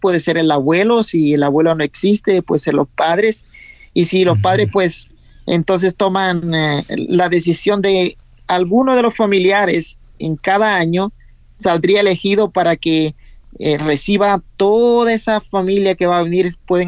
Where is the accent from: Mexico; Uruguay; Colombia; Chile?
Colombia; moved away as an adult; now in Canada; vengo del país de Colombia. Y vine aquí a Canadá en un programa de una empresa que es exportadora de carnes. Entonces vengo acá desde 2008.